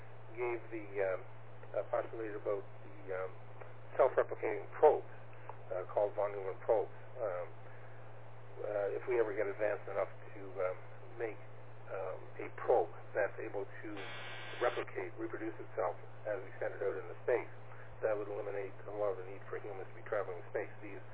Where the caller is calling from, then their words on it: Toronto, Ontario, Canada; I'm transmitting from Toronto, Ontario, Canada